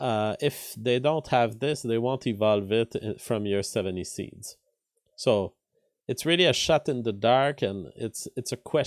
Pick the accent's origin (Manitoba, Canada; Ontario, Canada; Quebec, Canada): Quebec, Canada; I'm from Quebec, and I was proud of Quebec, and I was one sovereignist Quebecois.